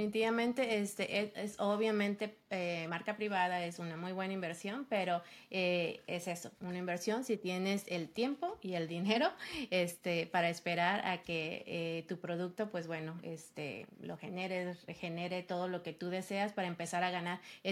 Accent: Mexico; moved away; no que paremos de pensar como mexicanos

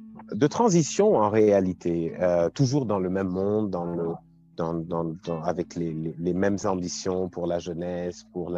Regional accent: Senegal; J'ai 30 ans, je suis sénégalais. Je suis né ici et j'ai grandi ici. J'ai fait mon parcours scolaire ici.

